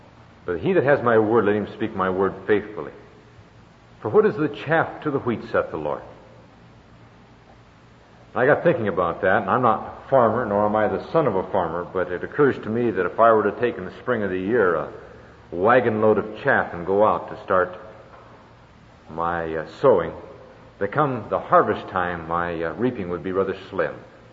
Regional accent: Fort Worth, Texas, United States; I remember some time ago I was in my hometown, Fort Worth, and having lunch with a businessman who was a fine Christian

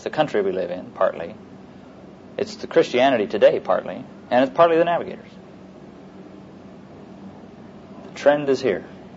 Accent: Midwest, United States; I'm from the Midwest

